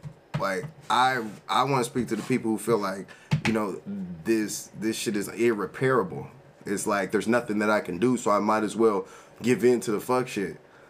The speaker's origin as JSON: {"language": "English", "region": "California", "country": "United States", "said": "I mean, I come from the Bay."}